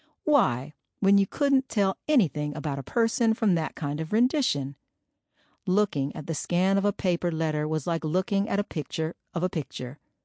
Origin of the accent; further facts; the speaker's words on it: California, United States; I was born and raised in California. Have you ever been there?